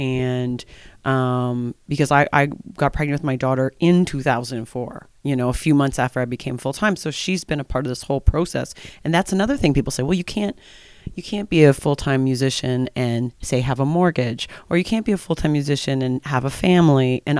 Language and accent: English; Prince Edward County, Ontario, Canada; now in Kingston, Canada; So I was born and raised in Prince Edward County, which is only an hour. Yeah, only an hour away. But I did, when I moved here, it was, I know the date, it was March 1st, 2004.